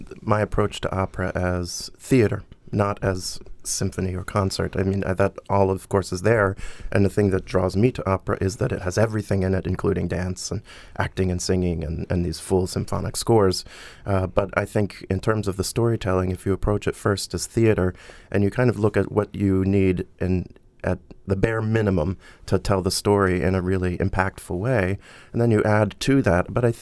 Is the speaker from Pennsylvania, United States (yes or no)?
yes; Pennsylvania, United States; I grew up in Pennsylvania, Lancaster County.